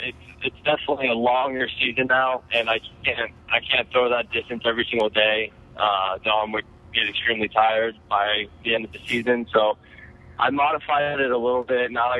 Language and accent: English; Lake Worth, Florida, United States; I'm from Lake Worth, Florida, down in West Palm Beach.